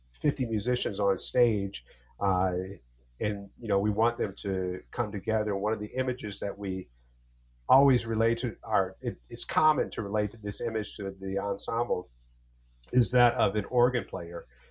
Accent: United States; because I'm an American and you know, I'm influenced not necessarily by the Spanish culture, but by the Mexican culture.

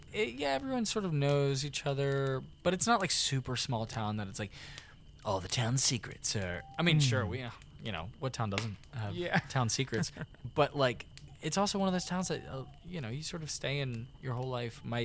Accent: New Jersey, United States; Yes, I'm from the Jersey Shore, New Jersey. South Jersey, to be specific.

